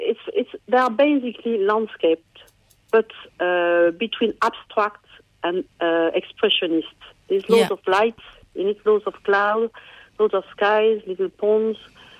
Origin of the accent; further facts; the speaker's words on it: France; English is a second language; now in Donegal, Ireland; I'm from France.